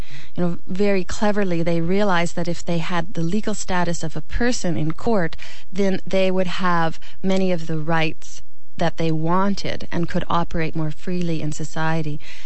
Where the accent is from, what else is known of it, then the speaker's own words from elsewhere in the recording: Canada; We're from Canada, and that's where we work out of.